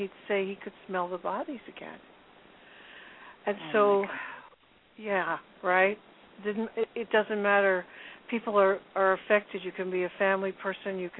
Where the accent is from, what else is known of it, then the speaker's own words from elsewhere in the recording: Queens, New York, United States; born there; Well, I was born in the St. Albans Naval Hospital, which is in, believe it or not, New York City, out on the in Queens